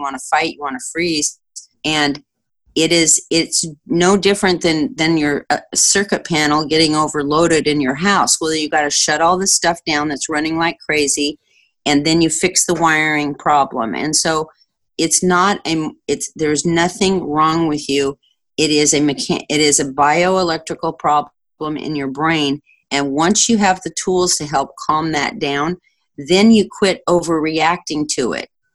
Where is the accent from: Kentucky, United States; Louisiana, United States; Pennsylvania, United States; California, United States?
California, United States; Anaheim; I grew up in Anaheim, just a couple blocks from Disneyland, and I grew up thinking Tinkerbell and Peter Pan were real because I could see the fireworks at night.